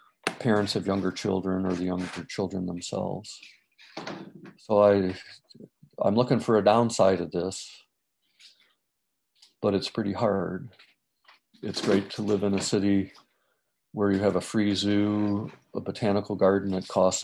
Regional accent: Illinois, United States; And then people were fleeing the Midwest in general. I grew up in Northern Illinois.

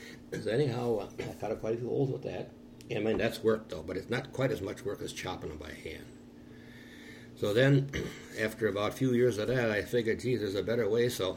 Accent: Neenah, Wisconsin, United States; also born or lived in Combined Locks; I live here in Neenah, Lake Winnebago. And I was born in Combined Locks. And at age three, it was 1931, December 13th, I was born. And then when I was 3 years old, my mother and my dad bought a farm out this side of Neenah here.

